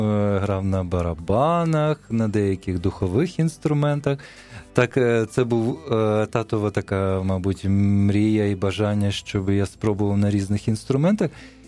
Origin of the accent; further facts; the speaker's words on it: Zhytomyr, Zhytomyr Oblast, Ukraine; Я народився в Житомирі, тому займався в школі і в музичному училищі в Житомирі. А потім в Києві вже займався в консерваторії.